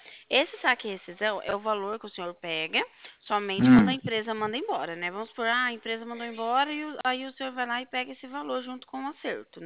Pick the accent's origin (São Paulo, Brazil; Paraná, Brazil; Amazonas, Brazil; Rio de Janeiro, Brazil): Paraná, Brazil; Cornélio Procópio; Aí eu sou aqui de Cornélio. Cornélio é a região metropolitana aqui de Londrina, dá uma horinha mais ou menos.